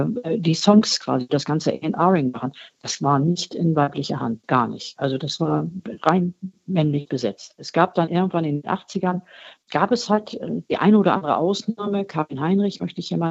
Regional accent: Hamburg, Germany; born there; Ich bin ja eine Hamburgerin, eine gebürtige.

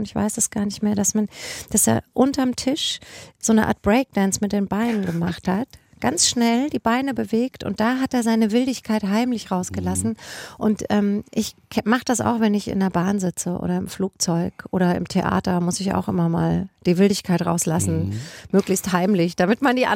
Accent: Spessart, Germany; ich bin im Spessart aufgewachsen und ich bin quasi im Wald aufgewachsen

